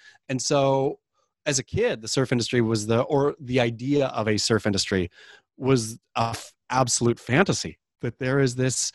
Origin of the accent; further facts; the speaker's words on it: Oregon, United States; I suppose I grew up surfing in the Oregon coast, and so could never figure out a crowd